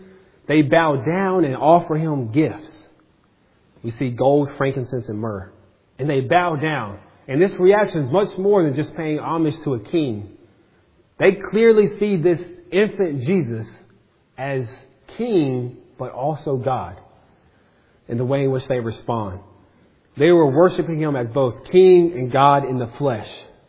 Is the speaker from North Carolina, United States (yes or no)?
yes; North Carolina, United States; Now, Hope and I, we're from North Carolina. We travel about 900 miles to get here.